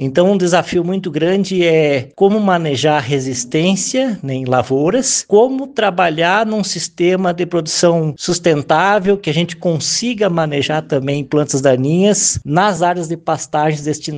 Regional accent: Rio Grande do Sul, Brazil; now in Campos Novos, Brazil; eu sou gaúcho de nascimento, da região de Santa Maria.

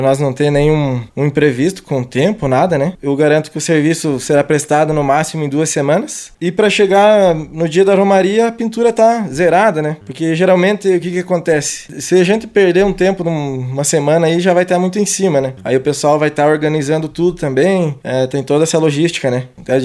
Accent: Pinheiro Preto, Santa Catarina, Brazil; also born or lived in Erval Velho; now in Campos Novos, Brazil; Sou natural de Pinheiro Preto. Quando me mudei para cá em 2010, morei 8 anos em Erval Velho. Já faz 2 anos que estou aqui em Campos Novos

